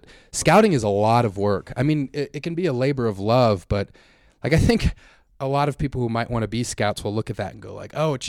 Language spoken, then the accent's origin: English; Denver, Colorado, United States; I love the Nuggets. I grew up in Denver.